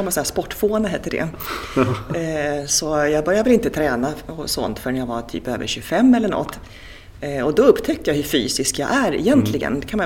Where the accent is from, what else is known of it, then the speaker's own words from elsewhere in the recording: Solna, Stockholm County, Sweden; Ja, jag kommer från Solna.